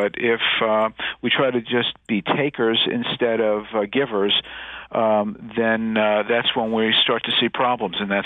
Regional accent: Northeast, United States; accent: Yankee; Well, I, as you can maybe tell from my accent, I'm a Yankee.

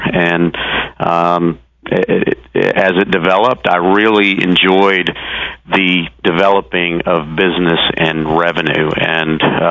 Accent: Albany, New York, United States; I'm originally from Albany, New York, which is a very cold environment in the winter months.

